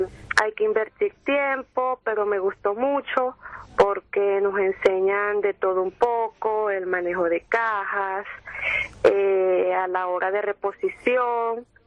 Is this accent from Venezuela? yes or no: yes; Venezuela; moved away; yo vengo de Venezuela. Ya tengo aproximadamente un año acá